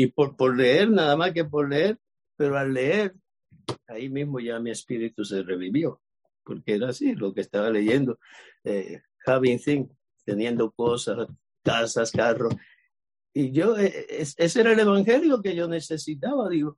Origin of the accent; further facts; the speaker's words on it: Cuba; moved away; No es que yo le diga que yo me salí de Cuba y me metí en el agua